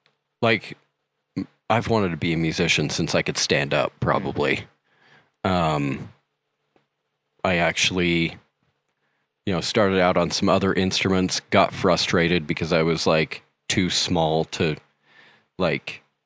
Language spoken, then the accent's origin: English; Tooele, Utah, United States; I grew up in Tooele, which is, you know, in the 90s. And if anybody knows anything about Tooele in the 90s, it was kind of the methamphetamine capital of the planet.